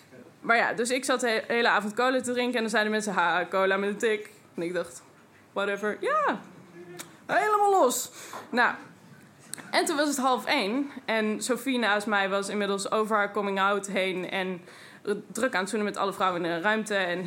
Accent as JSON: {"language": "Dutch", "region": "Overijssel", "country": "Netherlands", "said": "En ik kom uit Twente."}